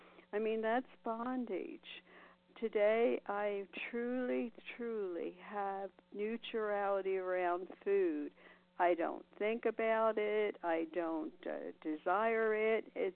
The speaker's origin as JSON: {"language": "English", "region": "Nevada", "country": "United States", "said": "Sorry, I'm from Nevada."}